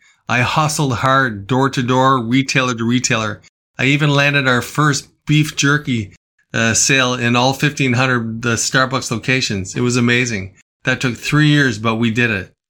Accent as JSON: {"language": "English", "town": "Bathurst", "region": "New Brunswick", "country": "Canada", "tie": "born or raised there", "also_born_or_lived": "Toronto", "said": "I was born in Toronto, but my formative years were spent in Bathurst, New Brunswick. I graduated from Bathurst High School in 1982."}